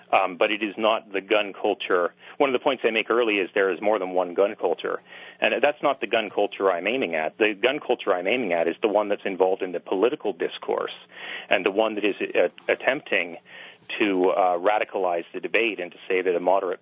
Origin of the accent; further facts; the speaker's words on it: Canada; speaking from my perspective as a Canadian